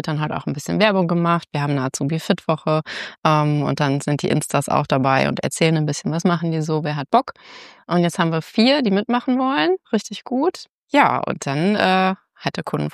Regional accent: Gütersloh, North Rhine-Westphalia, Germany; also born or lived in Detmold; Geboren bin ich in Detmold und aufgewachsen in Gütersloh.

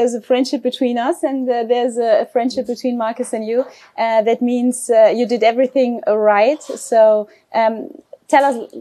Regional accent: Germany; Also wie man unschwer erkennen kann an der Aussprache, komme ich ja aus Deutschland

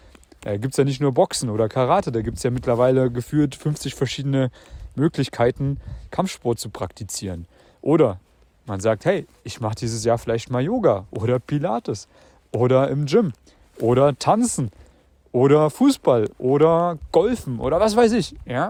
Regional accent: Germany; Ich habe sowohl in einem kleinen Kuhkaff gelebt, in meiner Heimat in Deutschland

